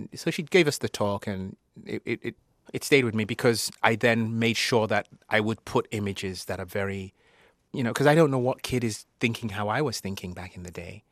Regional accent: England, United Kingdom; Yeah, I remember growing up in England. It was really sad.

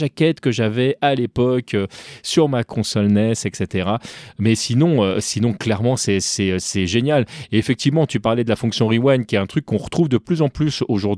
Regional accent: France; Nous, en tant que Français, c'est vrai que on peut comparer les jaquettes US et les jaquettes japonaises.

